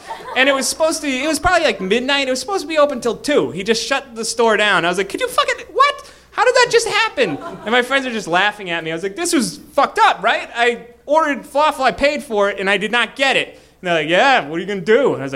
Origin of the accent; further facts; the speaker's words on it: Boston, Massachusetts, United States; I'm from Boston.